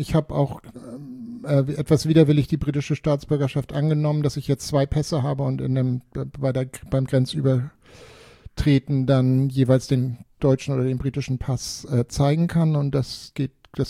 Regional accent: Germany; now in London, United Kingdom; Ich fühle mich also keinesfalls als Brite, obwohl ich da jetzt über 40 Jahre lebe. Ich fühle mich als Europäer und als Londoner und als Deutscher.

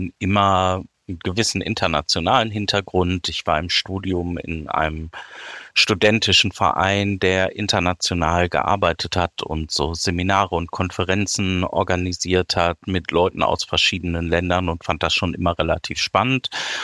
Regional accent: North Rhine-Westphalia, Germany; ich komme aus der Nähe von Düsseldorf

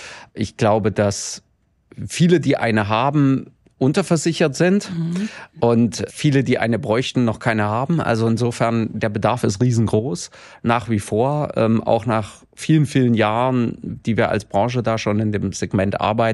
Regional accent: Dresden, Saxony, Germany; als Dresdner oder überhaupt da aus der Gegend, ohne Süß, da kommst du gar nicht durch die Tür.

